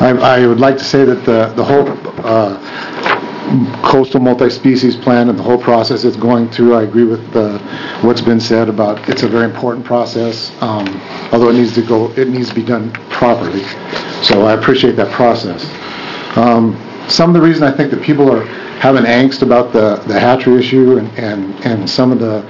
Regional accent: Tillamook, Oregon, United States; I'm from Tillamook. I have a home on the Wilson River

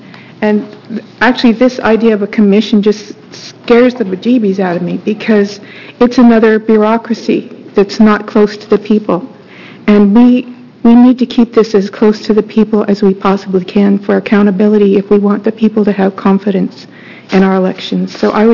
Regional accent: Gresham, Oregon, United States; from Gresham, Oregon.

